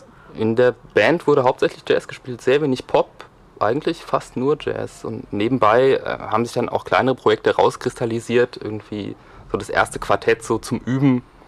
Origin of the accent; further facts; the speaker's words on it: Seeheim, Hesse, Germany; Ich komme gebürtig aus Seeheim.